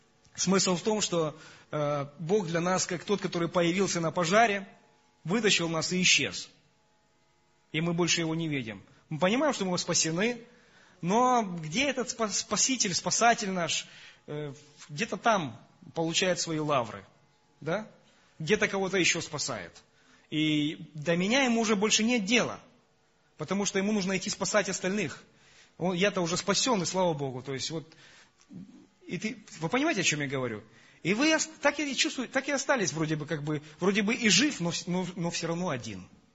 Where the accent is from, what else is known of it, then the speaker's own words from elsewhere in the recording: Russia; Мне простительно, я же россиянин.